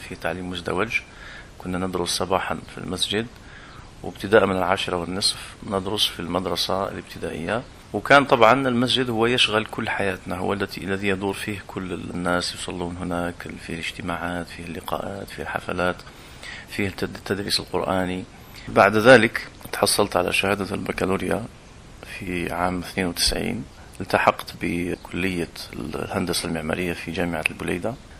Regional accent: Ouled Brahim, Médéa Province, Algeria; also born or lived in Barika; من مواليد 1972 بمدينة بريكة. انتقلنا بعد ذلك إلى ولاية المدية حيث الأهل والعائلة جميعا.

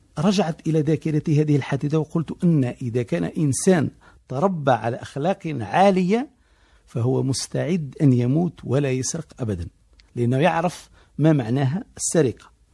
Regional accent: Algeria; أنا من مواليد 20 جوان 1956، في المنطقة التي أشرت إليها قبل قليل كنت أعيش كبقية أبناء الثورة الجزائرية.

